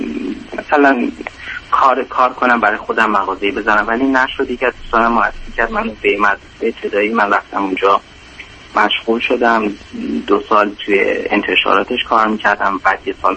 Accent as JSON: {"language": "Persian", "country": "Iran", "moved": "yes", "said": "من برگردم ایران، یکی این که من الان دیگه نیاز نیست این که کنکور بدم"}